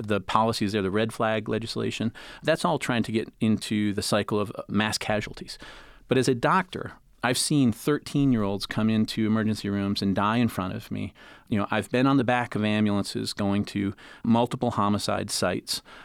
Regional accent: Portage, Michigan, United States; born or raised there

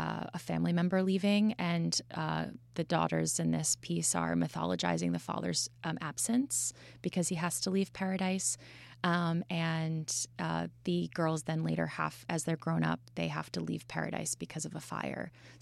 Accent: Mechanicville, New York, United States; also born or lived in Saratoga / Albany; Well, I'm from upstate New York originally. I grew up in Mechanicville, New York, and kind of hopped around between Saratoga and Albany.

